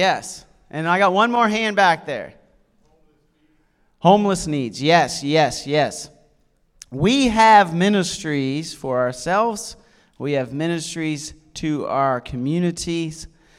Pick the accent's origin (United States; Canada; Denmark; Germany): Canada; Because I'm Canadian